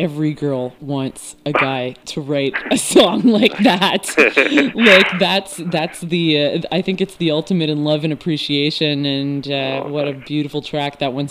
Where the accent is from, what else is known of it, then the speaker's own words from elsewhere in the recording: Canada; as a Canadian girl and a great lover of music and sports